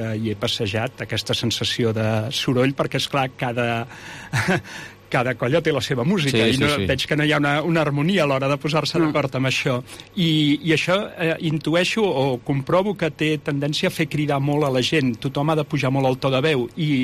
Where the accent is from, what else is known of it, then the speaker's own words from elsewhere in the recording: Barcelona, Catalonia, Spain; also born or lived in Sant Feliu de Codines; Doncs soc nascut a Barcelona, allà hi vaig viure fins als 25 anys, després me'n vaig anar a viure al Vallès, a Sant Feliu de Codines, uns quants anys més, i després em vaig enamorar d'una lleidatana